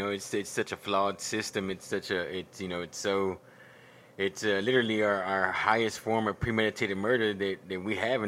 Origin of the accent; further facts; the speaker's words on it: Corpus Christi, Texas, United States; also born or lived in Houston; I'm from Corpus Christi, Texas.